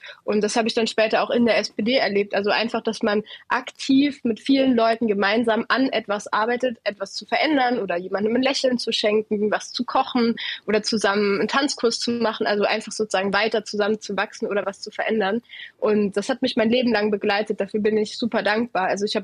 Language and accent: German; Saarland, Germany; ich komme aus dem Saarland, da bin ich auch gerade. Berlin ist da ziemlich weit weg.